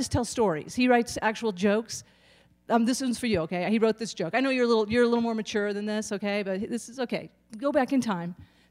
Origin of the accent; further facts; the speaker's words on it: the Ozarks, United States; I'm from the Ozarks, so I have to, keep in touch. That's all I'm saying. I'm originally from the Ozarks.